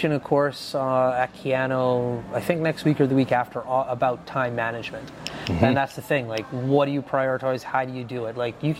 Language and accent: English; Fort McMurray, Alberta, Canada; I grew up here in McMurray